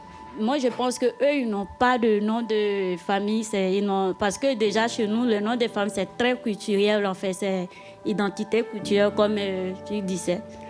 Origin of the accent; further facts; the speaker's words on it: Côte d’Ivoire; Mais moi, chez moi, en Côte d'Ivoire, ce n'est pas le cas.